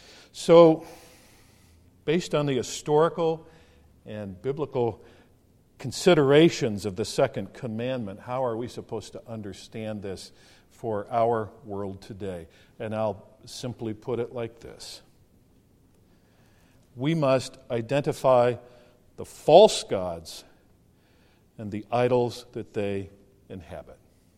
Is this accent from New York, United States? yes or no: no; Los Angeles, California, United States; I grew up in Los Angeles, and I was a devoted fan of the NFL Rams.